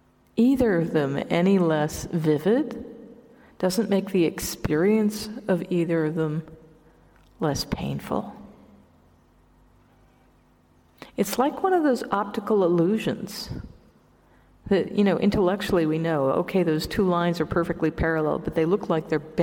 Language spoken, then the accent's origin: English; Hawaii, United States; I personally like this word a lot because I'm from Hawaii, and in the Hawaiian language, mana means power.